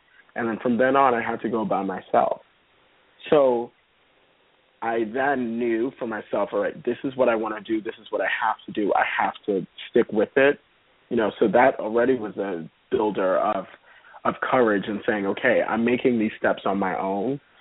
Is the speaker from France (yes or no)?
no; New York City, New York, United States; especially where I grew up in East Harlem, you don't have very many young men saying